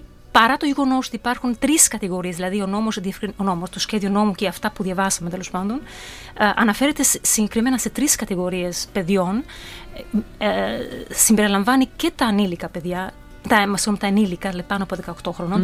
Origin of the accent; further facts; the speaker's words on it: Albania; now in Greece; Είμαι από την Αλβανία, ναι.